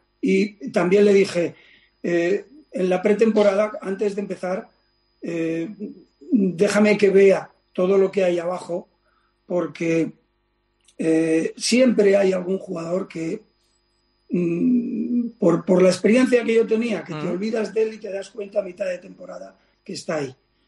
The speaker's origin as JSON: {"language": "Spanish", "town": "Barcelona", "region": "Catalonia", "country": "Spain", "moved": "as an adult", "lives_now": "Badajoz, Spain", "said": "soy de Barcelona, pero yo me quedé a vivir en Badajoz porque vine aquí con 25 años"}